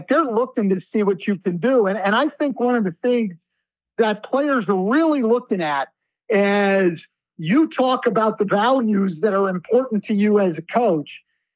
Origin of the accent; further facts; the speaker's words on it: California, United States; and I grew up in Northern California, huge UCLA fan